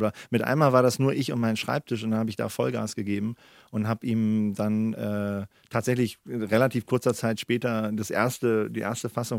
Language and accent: German; Northern Germany, Germany; Ja, ich bin ja Norddeutscher.